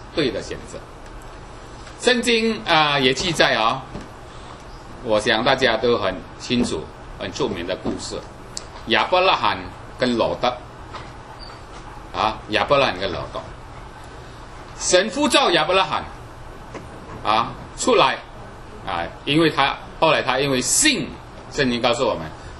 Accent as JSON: {"language": "Chinese", "country": "China", "said": "我们中国人也是很喜欢坟墓的啊"}